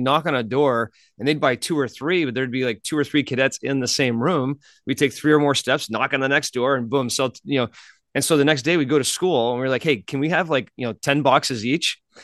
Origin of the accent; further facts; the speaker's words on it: Canada; moved away as an adult; now in United States; So I came from Canada to come to the United States to go to college.